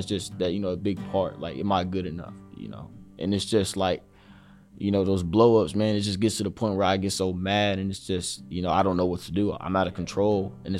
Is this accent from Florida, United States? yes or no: yes; Jacksonville, Florida, United States; also born or lived in Houston; No, I'm not. I'm originally from Houston. I moved to Jacksonville in second grade, but, you know.